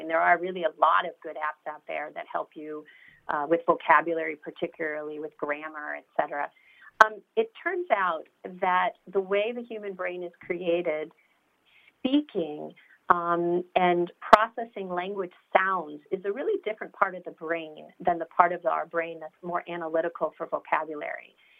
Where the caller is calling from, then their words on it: Bellevue, Washington, United States; From Bellevue, Washington.